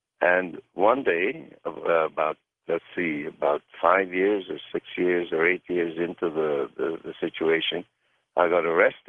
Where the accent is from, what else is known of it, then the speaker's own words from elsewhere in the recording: Canada; as a Canadian